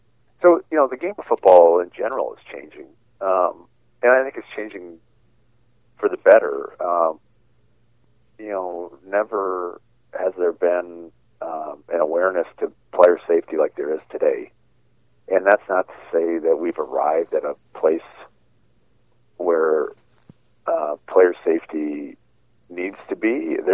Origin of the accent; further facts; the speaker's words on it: Wisconsin, United States; also born or lived in Seattle / Denver; Other than that, I grew up here in Wisconsin. I grew up as a Packer fan. I obviously played for Seattle. I lived outside of Denver.